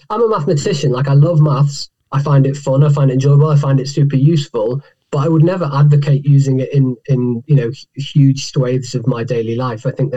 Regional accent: Manchester, North West England, United Kingdom; I'm from Manchester originally.

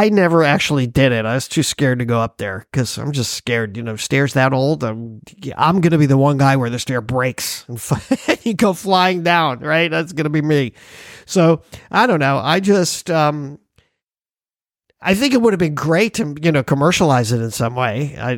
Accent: Hawaii, United States; And because we're from Hawaii, we always notice that shaka.

